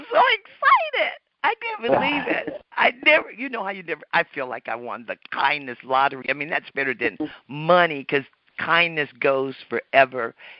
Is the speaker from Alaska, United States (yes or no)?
yes; Alaska, United States; I'm 62 years old, and I had an amazing mother. We were raised in Alaska